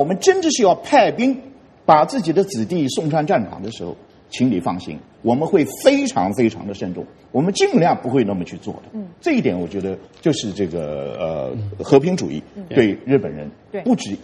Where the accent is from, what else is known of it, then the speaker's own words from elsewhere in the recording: Nanjing, Jiangsu, China; 我是来自南京，这个南京人，南京的这个小学生啊